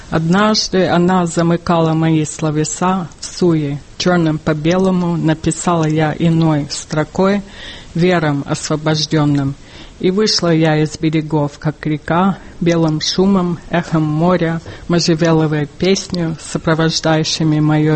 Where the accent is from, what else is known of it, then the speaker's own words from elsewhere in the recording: New York, United States; хотя это произошло в моем родном городе, где я родилась.